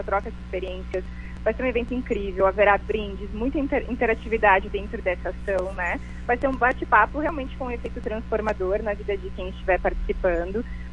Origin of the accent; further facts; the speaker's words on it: Flores da Cunha, Rio Grande do Sul, Brazil; now in Caxias do Sul, Brazil; Eu sou natural de Flores da Cunha, né? Eu estou em Caxias faz um ano e meio, mais ou menos.